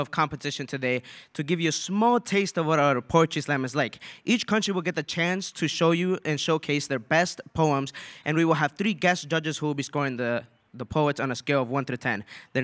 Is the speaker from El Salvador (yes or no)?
yes; El Salvador; now in United States; from El Salvador, representing Marble Hill for International Studies in the United States of America, New York, the Bronx.